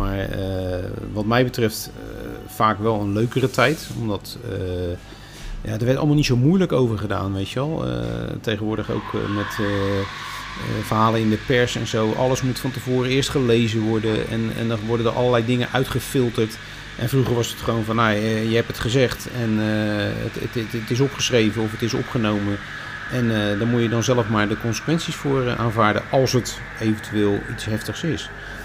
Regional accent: Rotterdam, South Holland, Netherlands; also born or lived in Vlaardingen; ik ben zelf van de noordkant van Rotterdam. Ik ben geboren in Vlaardingen, getogen in Rotterdam. Maar altijd aan de noordkant gewoond, Kralingen, Ommoord, waar ik nu nog steeds woon.

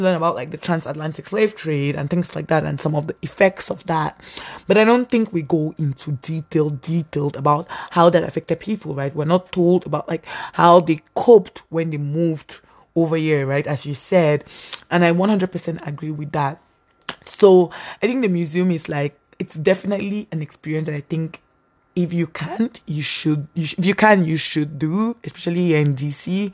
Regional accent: Cameroon; also born or lived in United States; also I'm like born here in America, but I grew up in Cameroon. So I think growing up in Cameroon is very interesting because we thought about like history, like we get to learn about like Cameroon history

